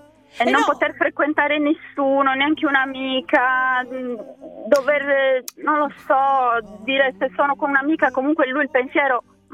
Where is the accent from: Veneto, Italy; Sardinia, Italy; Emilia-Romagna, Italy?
Sardinia, Italy; Io sono sarda.